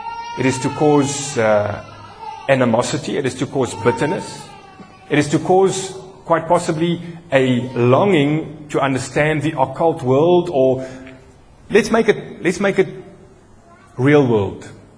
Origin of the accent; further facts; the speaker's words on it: New Zealand; She's in my home country of New Zealand at the moment doing a couple of concerts.